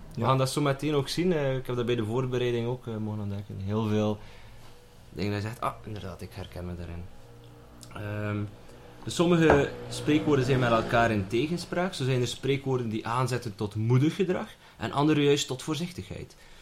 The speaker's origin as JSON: {"language": "Dutch", "country": "Belgium", "said": "Dus heel onze geschiedenis die we hebben als volk, als Belgen"}